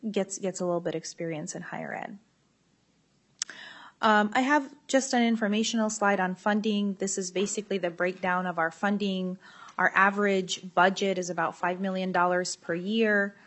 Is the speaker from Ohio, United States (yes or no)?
no; Los Angeles, California, United States; I grew up in Los Angeles.